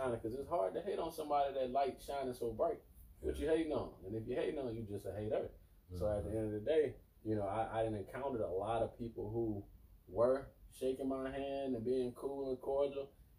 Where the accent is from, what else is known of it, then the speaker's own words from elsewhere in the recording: Alabama, United States; But definitely she took me in because, I mean, I was from Alabama.